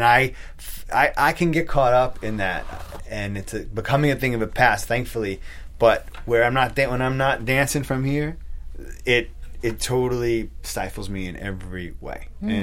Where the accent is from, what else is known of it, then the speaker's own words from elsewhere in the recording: Islip, New York, United States; And I'm like a couple cities over, towns over from that in Long Island. I'm from Islip.